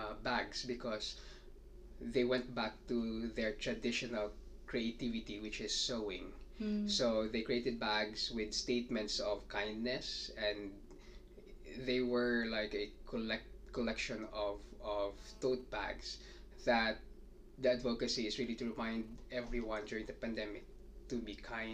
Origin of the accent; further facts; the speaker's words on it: Philippines; Okay, I'm from the Philippines.